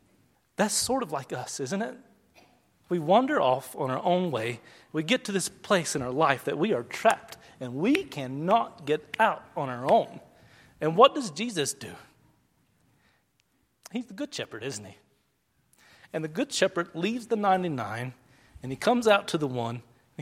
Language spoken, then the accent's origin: English; Virginia, United States; At my house growing up in Virginia, I used to take a jog along the road.